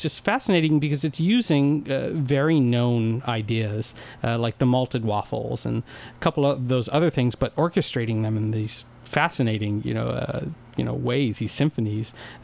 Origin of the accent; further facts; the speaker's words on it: New York, United States; I grew up in New York, so I grew up eating those.